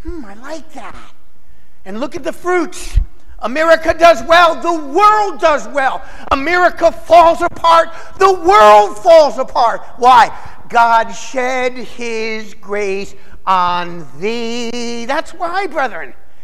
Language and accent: English; United States; I'm so glad that I'm American. Because I'm so proud to be called an American.